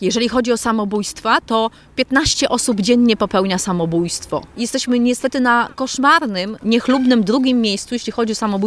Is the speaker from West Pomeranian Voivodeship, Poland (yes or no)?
no; Puławy, Lublin Voivodeship, Poland; born there; Zaczęłam w Puławach, urodziłam się tutaj.